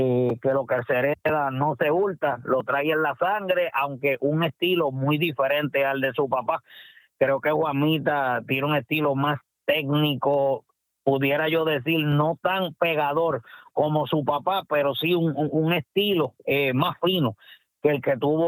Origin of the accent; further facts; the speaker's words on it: Puerto Rico; que como digo, como puertorriqueño y conociéndolo desde niño